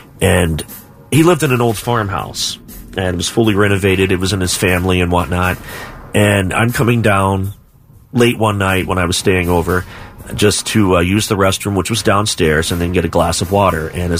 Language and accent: English; Beaver, Ohio, United States; But we had the same thing in Beaver, Ohio, which I grew up in Beaver, Ohio. That's like deep south, southern Ohio, Pike County.